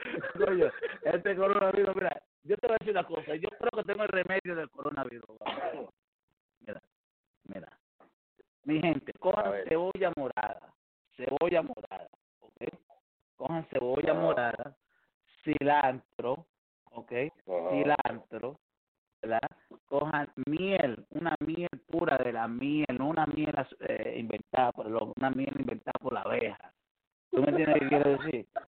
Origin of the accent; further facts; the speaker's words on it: Cuba; Yo soy cubano